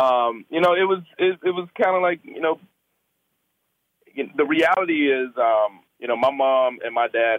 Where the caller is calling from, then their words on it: Seattle, Washington, United States; I'm in Seattle, Washington. I'm home before I'm headed to work.